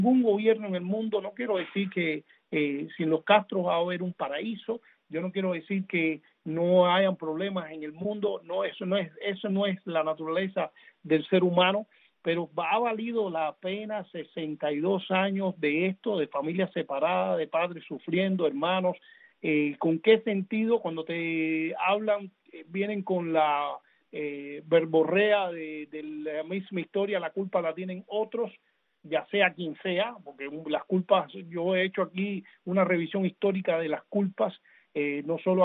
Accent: Cuba; moved away as an adult; yo salí de Cuba en balsa con 21 años

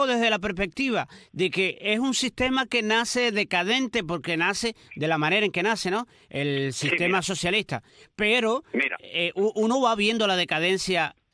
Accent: Cuba; somos los cubanos que tenemos familias, estudiantes, que tenemos sobrinos, nietos, hijos

